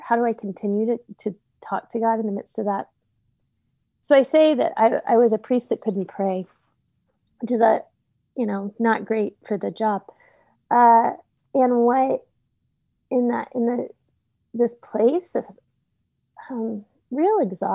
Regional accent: Texas, United States; now in Pittsburgh, United States; We moved across the country from Austin to Pittsburgh, Pennsylvania, which is a lovely town. I should say that because it is a lovely town. But we were far from home. I'm a seventh generation Texan. So we have deep roots here.

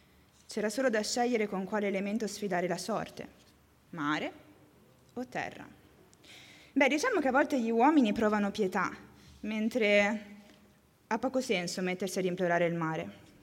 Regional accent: Beni Mellal, Béni Mellal-Khénifra, Morocco; Sì, sono marocchino, di Beni Mellal. Conosci? Vabbè, tranquilla, non è una città famosa. Sicuramente non è una delle più belle del Marocco, ma per me ovviamente è speciale. È casa.

